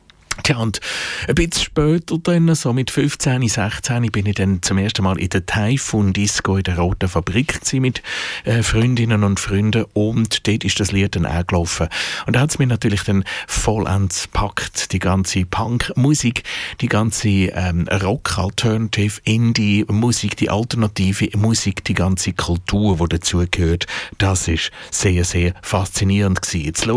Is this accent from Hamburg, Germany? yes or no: no; Baden-Württemberg, Germany; So am Rand von Baden, wo ich aufgewachsen bin, ist das nicht ganz einfach gewesen